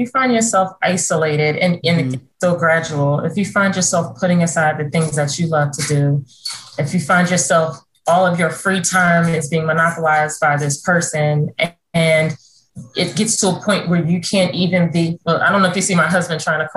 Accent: New Jersey, United States; So, you know, I'm from New Jersey, and I'm myself a very independent woman.

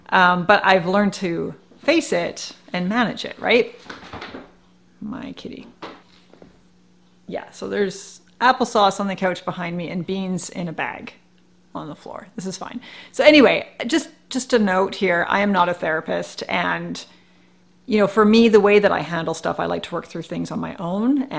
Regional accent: Canada; If I get injured in the States, I'm from Canada, like it's gonna suck.

